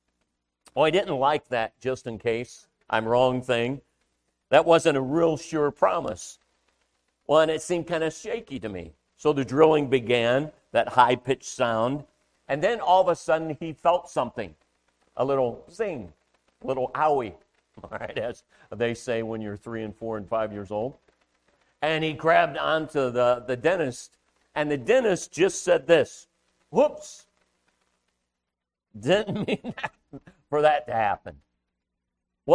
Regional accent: Cleveland, Ohio, United States; I grew up in Cleveland, Ohio, Cleveland Baptist Church.

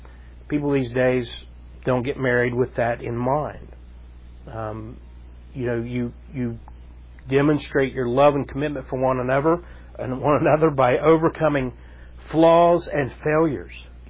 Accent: Ohio, United States; also born or lived in Columbus; But I came up from Southern Ohio, moved up to Columbus one day

